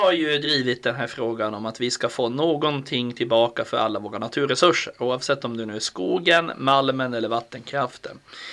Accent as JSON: {"language": "Swedish", "town": "Porjus", "region": "Norrbotten County", "country": "Sweden", "also_born_or_lived": "Malmberget", "said": "eftersom att jag är från Porjus, jag bor bredvid ett vattenkraftverk"}